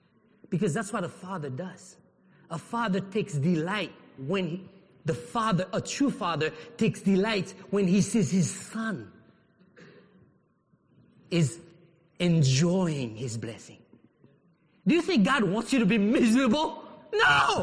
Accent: Haiti; now in United States; as an American, as a Haitian, I am limited. I cannot go in every country I want. Yeah, as a Haitian.

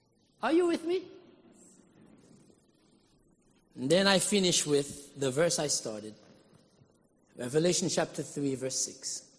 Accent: Haiti; That's how I grew up in Haiti.

